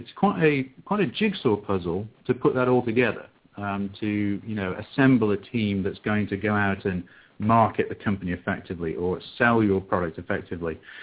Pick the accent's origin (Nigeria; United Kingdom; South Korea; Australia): United Kingdom; England; moved away as an adult; now in Dallas, United States; As you can tell, I don't sort of speak with a traditional American accent, although I live in Dallas, Texas, and have lived here for the last 24 years now. I was born and raised in England